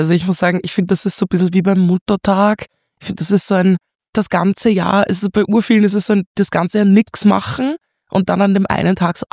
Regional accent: Vienna, Austria; Ich komme aus Wien.

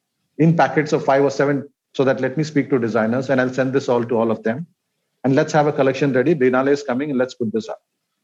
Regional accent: Kerala, India; His first collection was from Kerala, my home state.

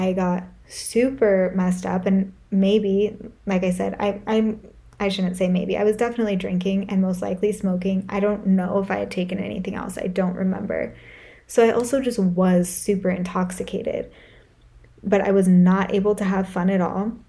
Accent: California, United States; I grew up in Northern California, and culturally that's just a big part of the culture there.

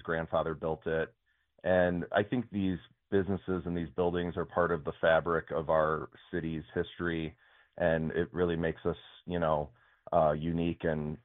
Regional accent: Detroit, Michigan, United States; Well, like so many Detroiters, I grew up on Dutch Girl.

